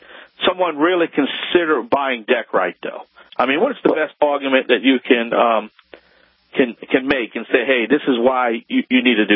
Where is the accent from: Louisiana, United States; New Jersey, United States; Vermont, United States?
Louisiana, United States; from the Bayou Land.